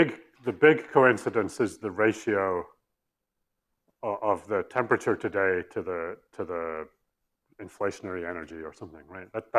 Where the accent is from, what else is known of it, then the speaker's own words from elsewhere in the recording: Scotland, United Kingdom; I'm Scottish